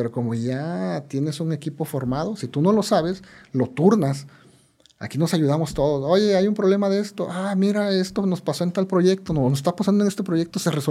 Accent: Guerrero, Mexico; soy del estado de Guerrero.

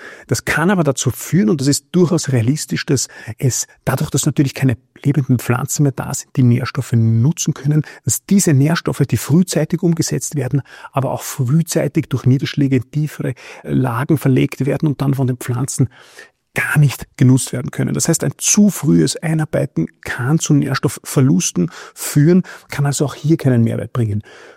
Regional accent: Austria; Durch diesen Gatsch, wie man bei uns in Österreich sagt, kann der Boden an dieser Stelle nicht mehr atmen.

